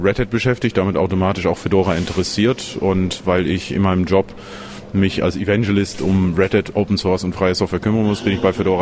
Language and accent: German; Netherlands; German is a second language; Die holländische Regierung, ich bin ja Holländer